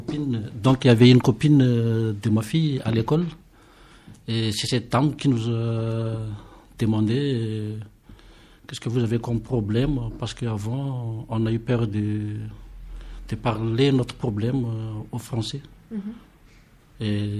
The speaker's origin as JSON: {"language": "French", "country": "Madagascar", "moved": "as an adult", "lives_now": "France", "said": "Et j'ai quitté Madagascar en 2002, au mois de mars, pour des raisons politiques. Donc, depuis mon arrivée ici, j'ai demandé l'asile politique."}